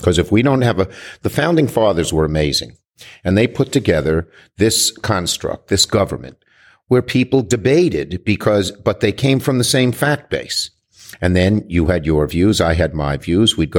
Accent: New York, United States; I'm a New Yorker. I've seen him from afar, but it was always a show.

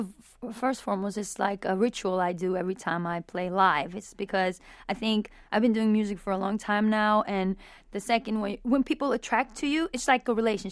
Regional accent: Himachal Pradesh, India; born there; also born or lived in Norway; I was born in Himachal Pradesh, which is north in India.

